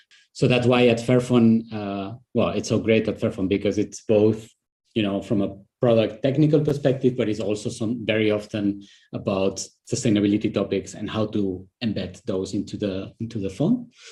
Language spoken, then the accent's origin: English; Spain; English is a second language; I am originally from Spain